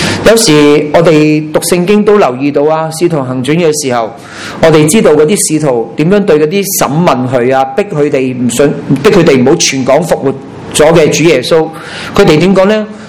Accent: China; 佢哋有种观念啊，同我哋中国人真系几似嘅

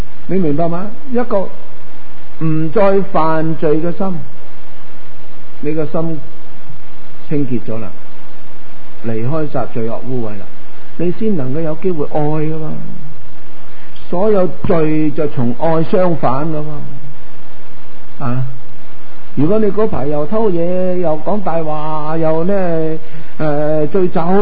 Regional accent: China; 我哋中国人讲嘅良心

